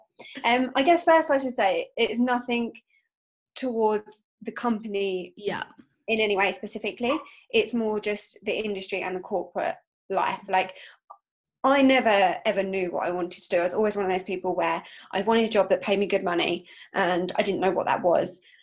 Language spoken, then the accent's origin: English; South East England, United Kingdom; now in Bournemouth, United Kingdom; I'm not from Bournemouth originally. I'm from Sussex, so kind of nearer to Brighton. So I had moved to Bournemouth specifically for the job.